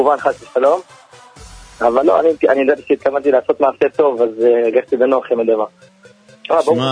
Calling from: Bnei Brak, Tel Aviv District, Israel; מבני ברק.

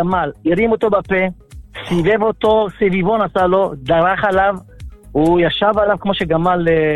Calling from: Elad, Central District, Israel; ברוך השם, אני מאלעד.

